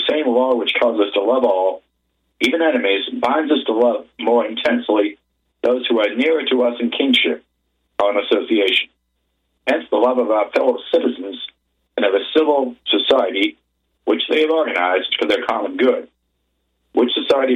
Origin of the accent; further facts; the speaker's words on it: Massachusetts, United States; my good friend up in Massachusetts, my home state, sent me.